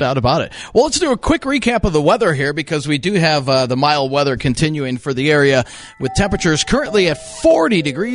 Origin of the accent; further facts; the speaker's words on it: Chicago, Illinois, United States; Well, I mean, I grew up outside of Chicago, and I'll agree, it never used to be like that back in the 80s.